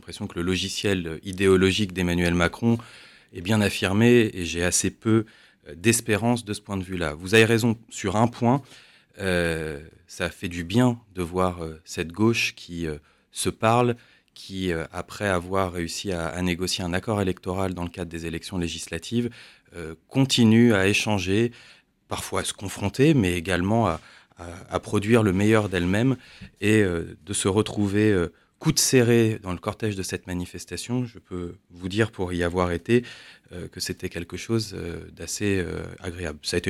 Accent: Gonesse, Île-de-France, France; J'ai grandi à Gonesse, dans le Val-d'Oise.

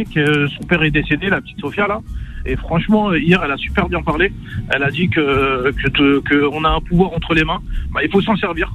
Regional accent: Tunisia; je suis d'origine maghrébine, je suis de confession maghrébine aussi, je suis tunisien.

